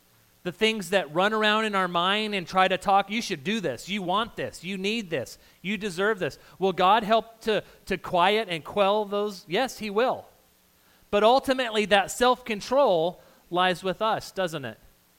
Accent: Las Cruces, New Mexico, United States; I grew up in New Mexico. We used to go to Juarez a couple times a year. I grew up in Las Cruces.

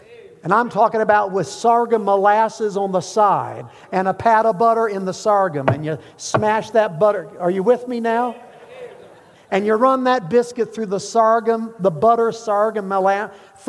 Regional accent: Little Rock, Arkansas, United States; born there; And so I was born in Little Rock, Arkansas.

